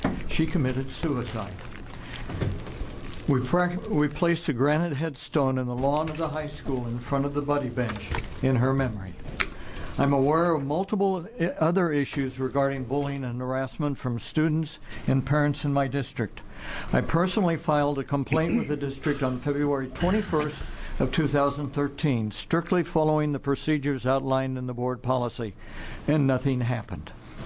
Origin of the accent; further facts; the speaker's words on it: Brookings, Oregon, United States; I'm from Brookings, Oregon.